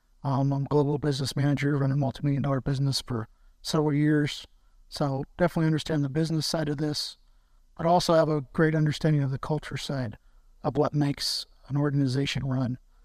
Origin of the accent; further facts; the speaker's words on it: Jamesport, Missouri, United States; now in Trenton, United States; I'm originally from the Jamesport area. I've lived a lot of different places over the years. Moved back to Trenton back in 2015.